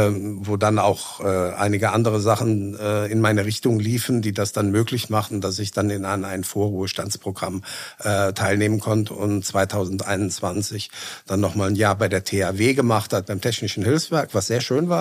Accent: Adenau, Rhineland-Palatinate, Germany; in einem Bauzeichnerbüro in meinem Heimatort auch damals in Adenau beworben.

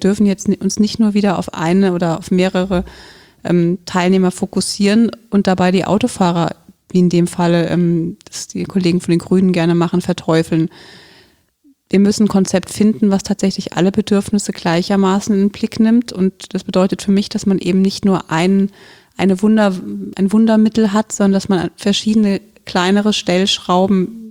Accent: Bierstadt, Hesse, Germany; Also bin ich in der Stadt aufgewachsen, beziehungsweise in Bierstadt aufgewachsen, was mir immer zu ländlich war. Deswegen bin ich dann irgendwann mitten in die Stadt gezogen.

